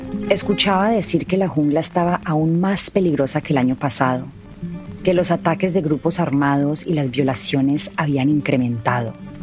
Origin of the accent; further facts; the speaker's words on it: Atlanta, Georgia, United States; born there; yo, que nací en Atlanta, Estados Unidos, hija de padres colombianos. Por eso hablábamos en inglés.